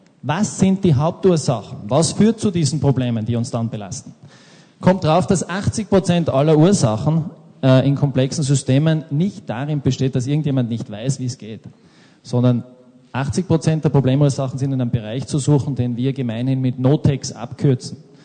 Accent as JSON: {"language": "German", "region": "Tyrol", "country": "Austria", "said": "Ich stamme aus Tirol. Dieses Bild ist der Blick vom Arlberg Richtung Tirol, meine Heimat"}